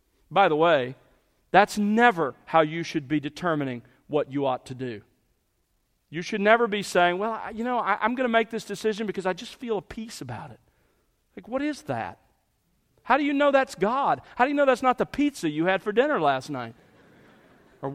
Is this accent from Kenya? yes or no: no; the South, United States; accent: southern; For those of you who are bothered by my southern accent, that's F-O-R, for.